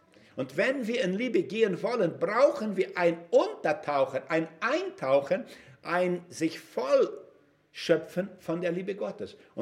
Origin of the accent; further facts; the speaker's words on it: Brazil; Ich komme aus Brasilien